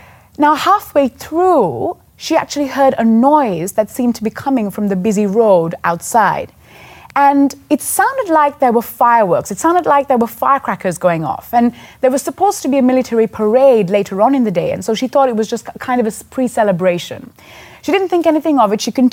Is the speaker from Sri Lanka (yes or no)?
yes; Sri Lanka; I was born and raised in Sri Lanka.